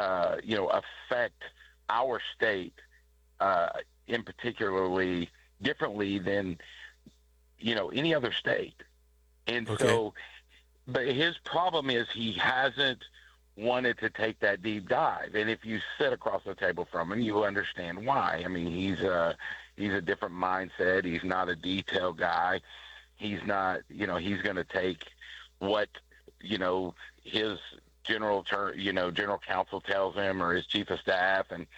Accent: Okmulgee, Oklahoma, United States; And so I grew up in Old Mogie, and I live just outside of Old Mogie right now.

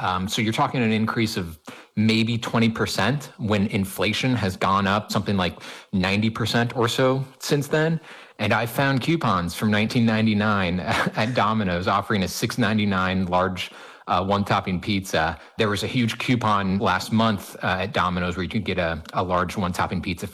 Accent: Kansas City, Missouri, United States; I grew up in the Midwest in Kansas City.

